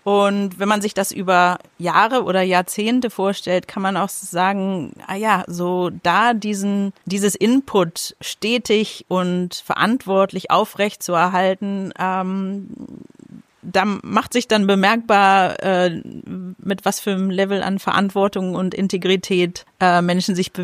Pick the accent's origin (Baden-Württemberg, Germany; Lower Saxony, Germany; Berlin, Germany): Berlin, Germany; moved away as an adult; Und die Gesellschaft, aus der ich komme, jetzt aus Berlin